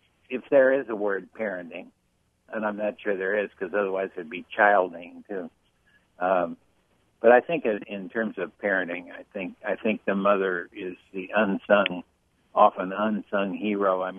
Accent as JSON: {"language": "English", "country": "United States", "said": "all these things are things that I thought I should teach my son, as an American male."}